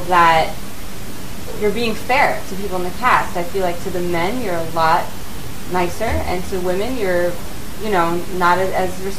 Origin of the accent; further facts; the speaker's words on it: United States; But as an American, I'm like, that's disrespectful not